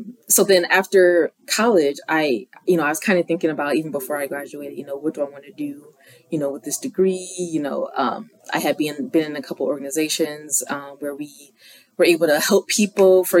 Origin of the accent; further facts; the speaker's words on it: Cleveland Heights, Ohio, United States; So I grew up in Cleveland Heights, went to Cleveland Heights High School, graduated from there in 2014.